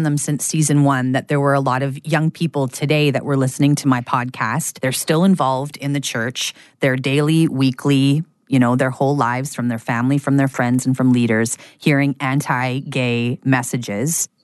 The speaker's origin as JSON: {"language": "English", "town": "Vancouver", "region": "British Columbia", "country": "Canada", "tie": "born or raised there", "said": "what happened when Sean Bowles brought his modern prophetic tour to my hometown of Vancouver, Canada."}